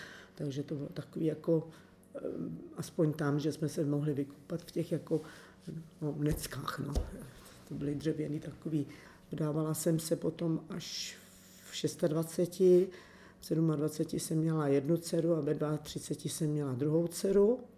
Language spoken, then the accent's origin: Czech; Nejdek, Karlovy Vary Region, Czechia; já jsem se narodila v Karlových Varech v 57. roce v nemocnici a pak jsem vlastně žila celý život v Nejtku s rodičema